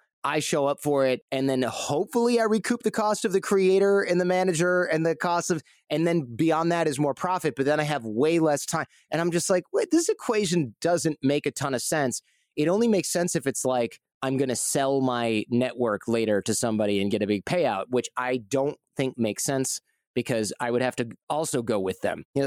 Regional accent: Detroit, Michigan, United States; I probably growing up in the Midwest, we're not afraid to kind of make fun of ourselves, make fun of things.

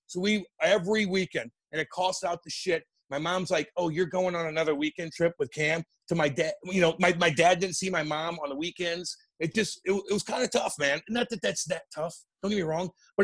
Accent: Eureka, Missouri, United States; God's country.

